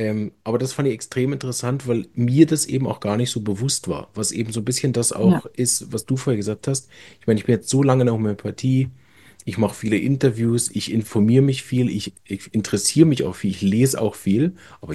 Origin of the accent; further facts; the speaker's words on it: Germany; Und ich war Deutscher